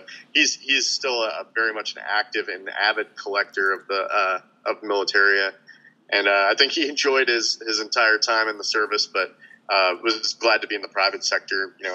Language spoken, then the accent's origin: English; Virginia, United States; So the last stop on my dad's list was the Pentagon. So I grew up in Northern Virginia.